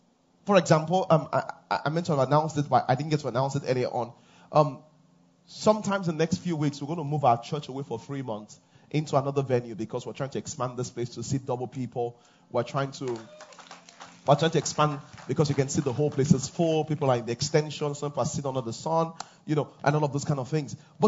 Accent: Nigeria; I say, I come from Nigeria.

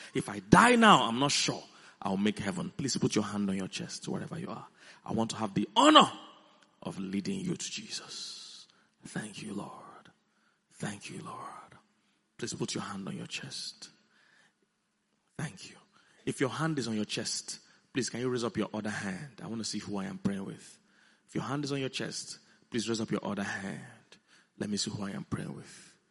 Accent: Benue, Nigeria; I'm from Idoma. We don't say it.

